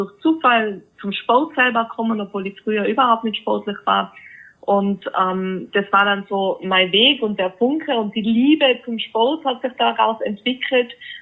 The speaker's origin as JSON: {"language": "German", "town": "Innsbruck", "region": "Tyrol", "country": "Austria", "said": "ich komme ja aus Innsbruck, Österreich, wie du schon selber gesagt hast."}